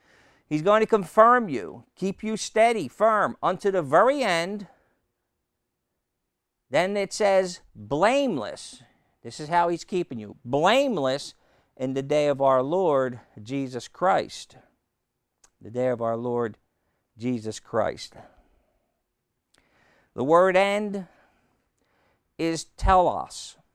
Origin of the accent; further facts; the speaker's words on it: United States; born there; Legally, I am a citizen of the United States. I was born in the United States.